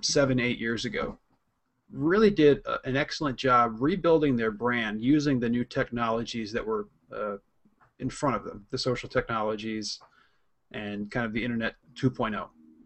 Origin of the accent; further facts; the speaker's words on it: Philadelphia, Pennsylvania, United States; I grew up playing hockey. I grew up in Philadelphia.